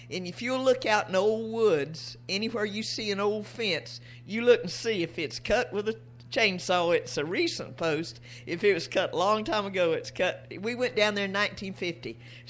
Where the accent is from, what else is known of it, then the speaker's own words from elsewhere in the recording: Indiantown, Florida, United States; we come back home to Indiantown. I was born and raised in Indiantown. I was born there November 23rd, 1929.